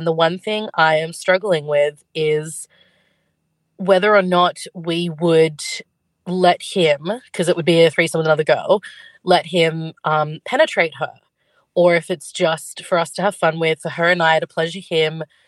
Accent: Sydney, New South Wales, Australia; Recently, my partner and I took a little trip to Melbourne. We're from Sydney.

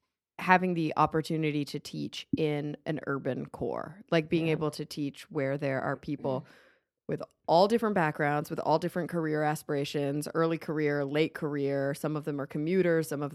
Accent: Texas, United States; And maybe it's because we came from Texas.

